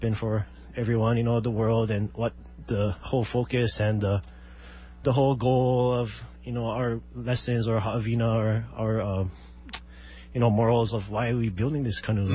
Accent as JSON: {"language": "English", "town": "Hanalei", "region": "Hawaii", "country": "United States", "tie": "born or raised there", "said": "I'm born and raised here on Kauai in Hanalei'a district as a taro farmer and fisherman, and, you know, raised in Hanalei, Wainiha, and Haena."}